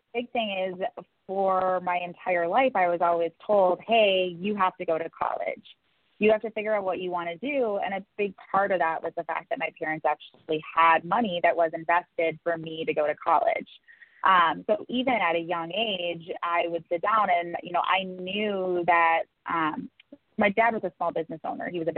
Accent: Milwaukee, Wisconsin, United States; accent: Midwestern; I grew up in Milwaukee and Wisconsin, so it's very, very, like you said, Midwestern.

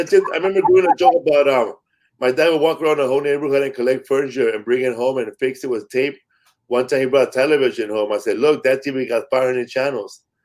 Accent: Los Angeles, California, United States; I'm from East Los Angeles, man. Boyle Heights.

